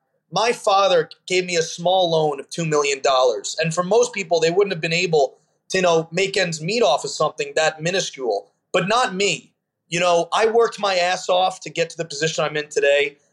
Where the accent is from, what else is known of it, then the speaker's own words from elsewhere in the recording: Long Island, New York, United States; A Jewish kid who, and when you're a young kid growing up in Long Island and you're a Jew, you're expected to be a doctor or a lawyer